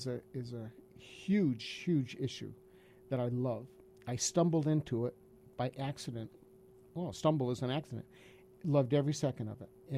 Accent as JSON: {"language": "English", "town": "Stafford Springs", "region": "Connecticut", "country": "United States", "tie": "born or raised there", "also_born_or_lived": "New Hampshire", "said": "So originally I'm from Stafford Springs."}